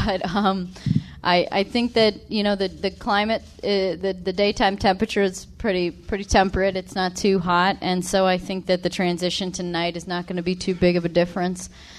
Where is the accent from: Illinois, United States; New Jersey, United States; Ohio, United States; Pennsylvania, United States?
Illinois, United States; I grew up in Illinois, not very far from here, so I know a lot of corn grows.